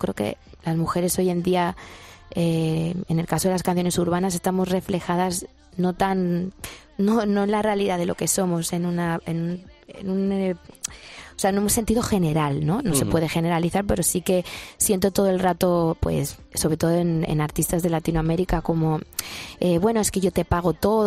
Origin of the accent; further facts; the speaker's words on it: Spain; soy española por el mundo